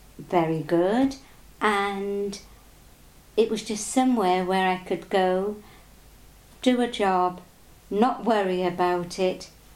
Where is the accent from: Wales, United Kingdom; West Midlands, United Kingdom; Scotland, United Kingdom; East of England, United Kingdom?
Wales, United Kingdom; Neath; born there; I was born in Neath. My father was in the forces and my mother was a nurse, so we did a lot of travelling around.